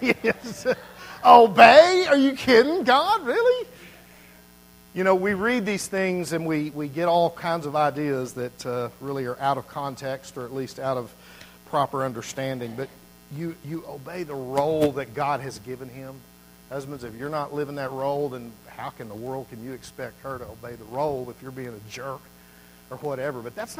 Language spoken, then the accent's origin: English; Southern United States, United States; I'm from the South. That's what we do, okay?